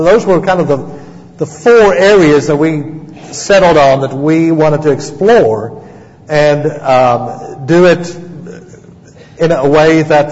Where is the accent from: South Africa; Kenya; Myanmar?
South Africa; now in United States; I was raised in South Africa. My accent comes and goes a little bit.